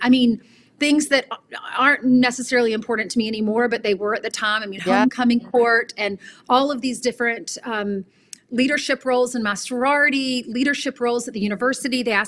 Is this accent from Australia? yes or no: no; the South, United States; We were always at church every Sunday. And growing up in the South, that was the rule.